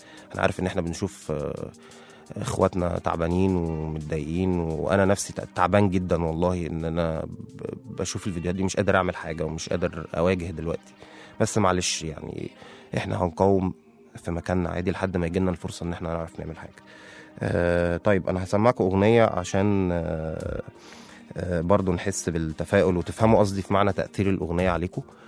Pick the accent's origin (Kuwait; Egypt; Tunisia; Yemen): Egypt; هي احنا احلى حاجه فينا كمصريين